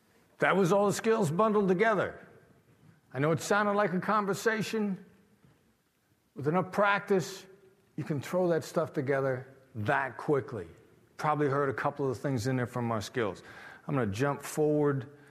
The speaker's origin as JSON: {"language": "English", "region": "Iowa", "country": "United States", "said": "I'm from Iowa."}